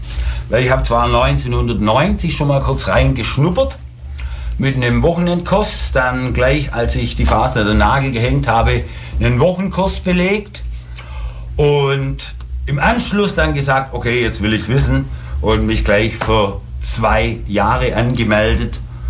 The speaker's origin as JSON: {"language": "German", "town": "Ulm", "region": "Baden-Württemberg", "country": "Germany", "tie": "born or raised there", "said": "Ich bin die erste Generation meiner Familie in Ulm, ja. Die kamen, die mütterliche Seite kam von Wasseralfingen, der Papa kam aus dem Allgäu."}